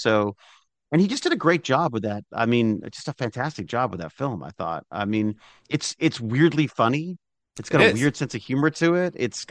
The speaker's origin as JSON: {"language": "English", "country": "Canada", "said": "one of the great things about being a Canadian actor is you can have lots and lots of work and no one knows who you are."}